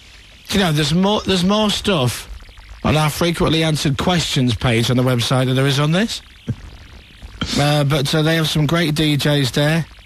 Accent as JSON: {"language": "English", "town": "Kidderminster", "region": "West Midlands", "country": "United Kingdom", "said": "I'm a Brummie. No, I'm not a Brummie. I'm from Kiddy."}